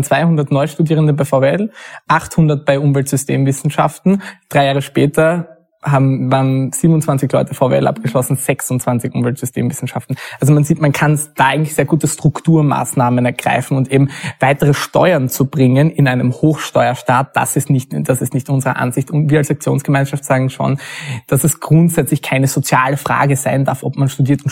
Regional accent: Graz, Styria, Austria; Das erste, ich komme aus Graz, deswegen sind wir

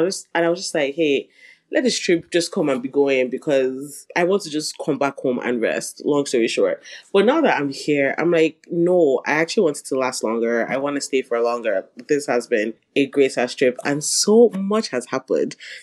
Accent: Imo, Nigeria; I was like, oh, I'm Igbo. They're like, oh, okay. Well, like, you know, where? And I was like, oh, I'm from Imo.

